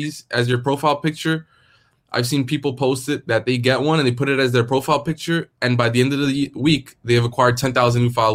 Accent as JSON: {"language": "English", "town": "New York City", "region": "New York", "country": "United States", "said": "And, you know, I'm from New York City. It was something I'd never seen before."}